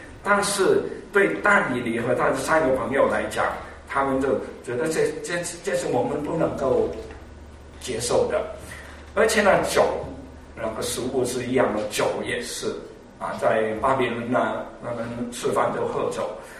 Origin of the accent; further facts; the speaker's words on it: United States; 我们美国人都有一句话叫 You are what you eat、